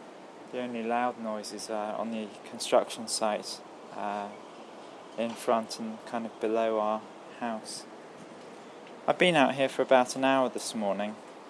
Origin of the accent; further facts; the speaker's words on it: West Midlands, United Kingdom; set in Herefordshire, my hometown.